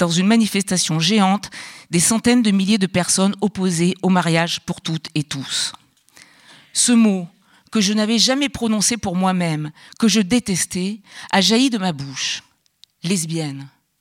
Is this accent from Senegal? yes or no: no; Auvergne-Rhône-Alpes, France; now in Paris, France; Je suis une femme, j'ai 61 ans, je suis photographe professionnelle depuis 2001. J'ai été élevée en Auvergne, dans une famille socialement mixte